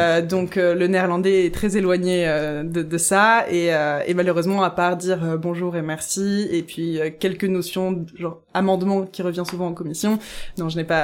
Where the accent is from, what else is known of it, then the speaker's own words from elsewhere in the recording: France; On me parle en flamand et je suis incapable de dire un seul mot et je me sens mal, je me sens obligée de dire je suis française de France pour me justifier.